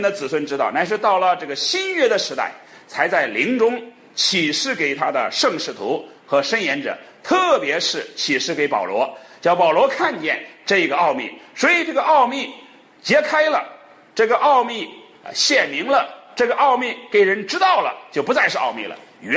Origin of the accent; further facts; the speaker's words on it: China; 所以我们中国人有个说法叫做钟鸣鼎食之家